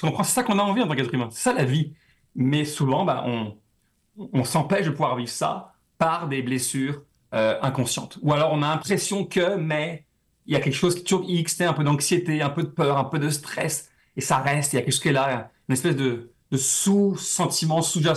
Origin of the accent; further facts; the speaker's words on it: France; moi, je viens de la France et la France, il y a eu beaucoup d'immigration.